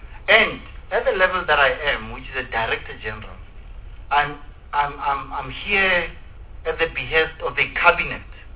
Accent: South Africa; Before I'm a Treasury official, I'm a South African.

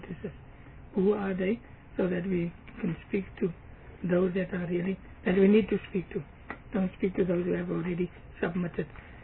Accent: Western Cape, South Africa; Even in the Western Cape, I'm from the Western Cape

